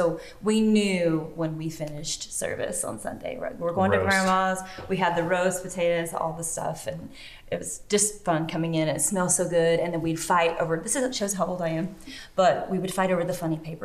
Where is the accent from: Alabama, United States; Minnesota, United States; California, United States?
Alabama, United States; And I am from